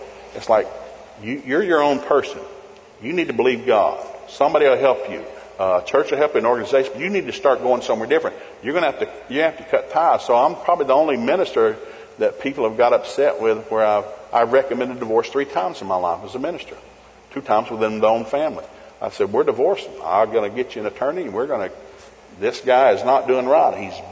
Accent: the South, United States; And I grew up in the South, deep South.

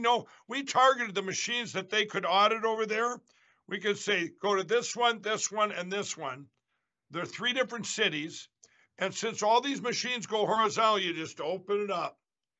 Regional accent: Minnesota, United States; it even made my hometown horrible newspaper, the Star Tribune.

